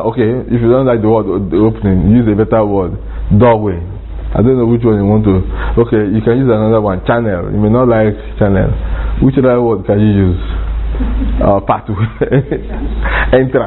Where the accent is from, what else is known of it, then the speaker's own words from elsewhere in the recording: Ijebu, Ogun, Nigeria; I have to show this man that I'm from Ijebu.